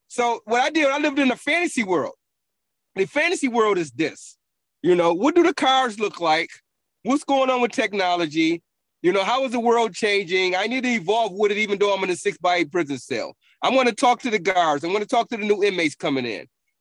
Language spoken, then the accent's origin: English; Buffalo, New York, United States; moved away as an adult; now in Augusta, United States; I live in Augusta right now. I'm from Buffalo, and I live in Augusta.